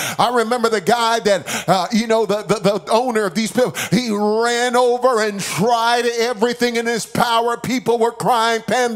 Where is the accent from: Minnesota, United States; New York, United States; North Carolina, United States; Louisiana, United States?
New York, United States; Bronx; as I was growing up in the Bronx, New York, that's where I grew up, and I'll never forget, we don't know much about animals in New York.